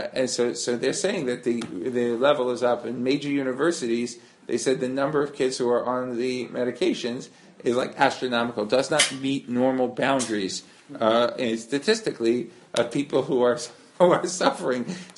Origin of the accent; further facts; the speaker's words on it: New York, United States; I grew up in Kamenetsky country, known as the Five Towns